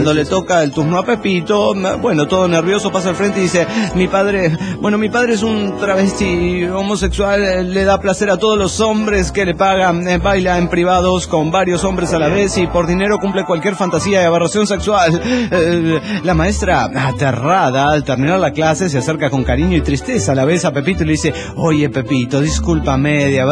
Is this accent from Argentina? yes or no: no; Irapuato, Guanajuato, Mexico; de Irapuato, Guanajuato, México.